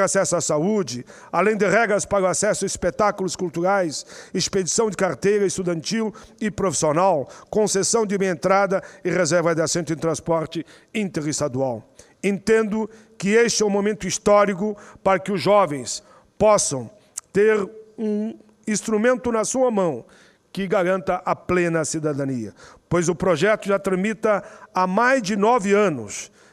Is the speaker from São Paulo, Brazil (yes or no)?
no; Caxias do Sul, Rio Grande do Sul, Brazil; que é de Caxias do Sul, a minha terra natal